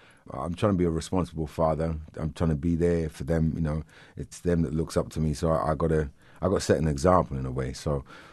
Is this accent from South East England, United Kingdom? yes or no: yes; Canterbury, South East England, United Kingdom; Growing up in Canterbury, Canterbury's in the south part of England. There's not a lot of black people there. I went to a secondary school of 1,200 kids. There was only six of us that were black.